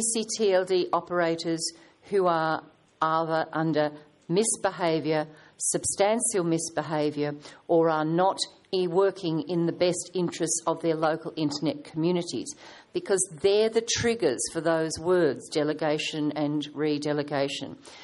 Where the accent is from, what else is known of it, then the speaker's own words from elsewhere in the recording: Australia; And as an Australian